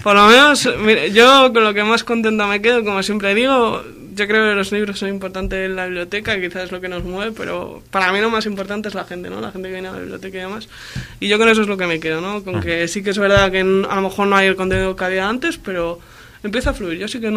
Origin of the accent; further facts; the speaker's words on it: Alicante, Valencian Community, Spain; yo soy de Alicante y está mucho más limitado que aquí